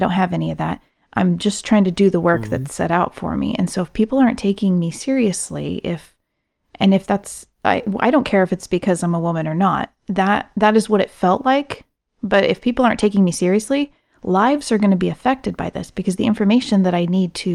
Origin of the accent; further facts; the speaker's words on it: United States; it does not make me feel good as an American.